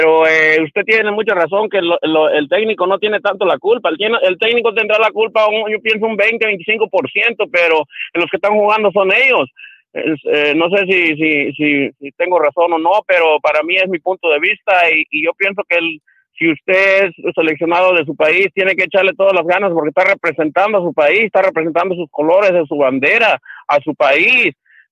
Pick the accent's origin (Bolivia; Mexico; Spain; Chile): Mexico; yo soy mexicano, y me ponen la playera de mi selección, yo tengo 55 años